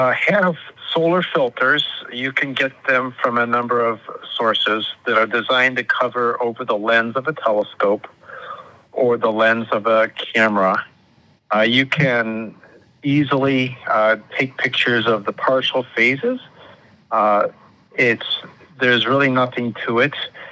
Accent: Charleston, Illinois, United States; Well, I'm from Charleston, Illinois. I have friends and family there

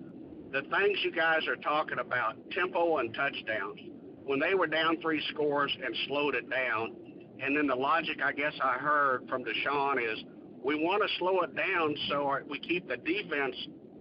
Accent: Kansas City, Missouri, United States; I'm originally from Kansas City, so of course I like the Chiefs.

